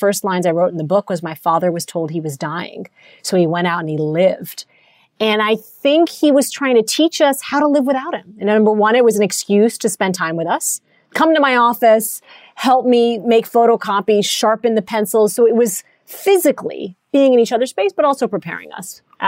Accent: Washington, District of Columbia, United States; growing up in politics, growing up in the Clinton White House

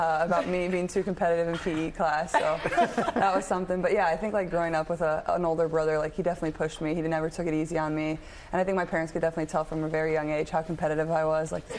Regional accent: Iowa, United States; obviously I went to the University of Iowa. I'm from Iowa.

